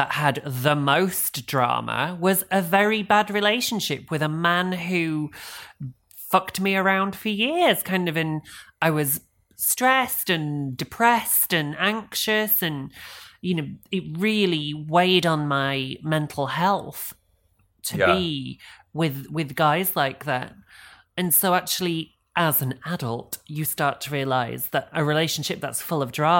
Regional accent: England, United Kingdom; we, all of us, we question things if they come too easily. We're English.

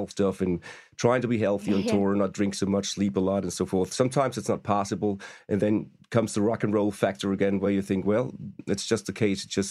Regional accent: Stuttgart, Baden-Württemberg, Germany; We first met when they were in Stuttgart, my hometown, then

